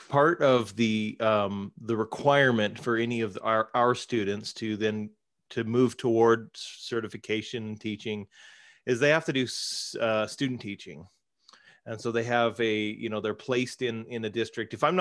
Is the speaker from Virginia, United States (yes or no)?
no; Centralia, Washington, United States; if I'm from Centralia, which is, you know, I am